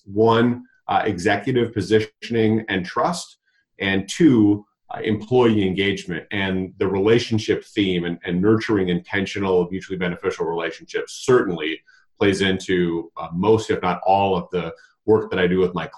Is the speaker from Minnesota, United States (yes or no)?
yes; St. Paul, Minnesota, United States; So I'm from St. Paul, Minnesota, originally, and went to the University of Wisconsin-Madison.